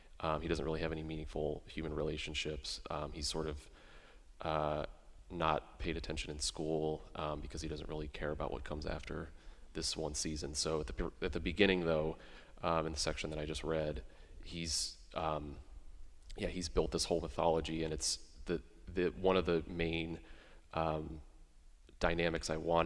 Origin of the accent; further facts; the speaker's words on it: Ohio, United States; also born or lived in Miami; now in Brooklyn, United States; So, yeah, I'm from Ohio originally, and I've lived in Miami, Florida for college, and then now Julie and I live in Brooklyn, New York